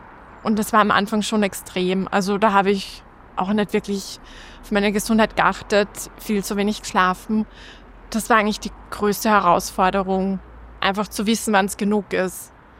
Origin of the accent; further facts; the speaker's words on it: Lower Austria, Austria; now in Vienna, Austria; seit ich in Wien wohne, ich komme eigentlich aus dem Waldviertel, aber seit ich in Wien wohne